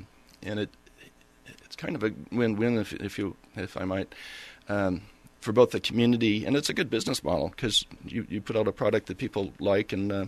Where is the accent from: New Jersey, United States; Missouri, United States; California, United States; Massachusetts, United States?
California, United States; Solvang; And then I grew up in Solvang, basically, just north of Santa Barbara on the central coast there.